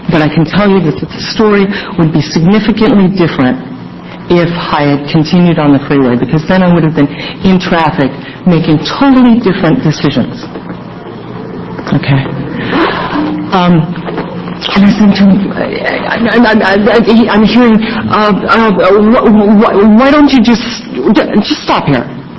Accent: Hillsboro, Oregon, United States; I was taking him, of all places, to Hillsboro, my hometown.

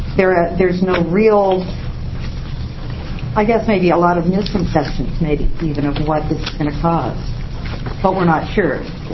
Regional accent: Salem, Oregon, United States; I'm from Salem. And I am not representing anybody other than myself, my family.

